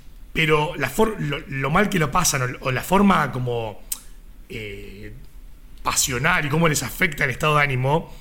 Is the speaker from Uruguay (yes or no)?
yes; Uruguay; aparte siendo uruguayo